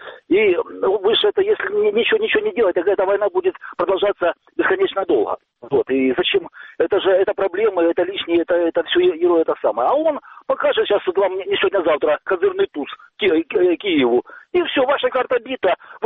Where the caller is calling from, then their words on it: Bryanka, Luhansk Oblast, Ukraine; Это Брянка, Брянка